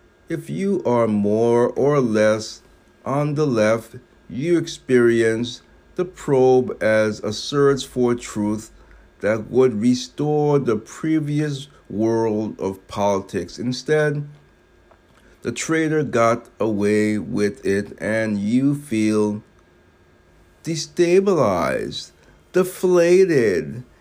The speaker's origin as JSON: {"language": "English", "country": "United States", "tie": "born there", "said": "I was born in America."}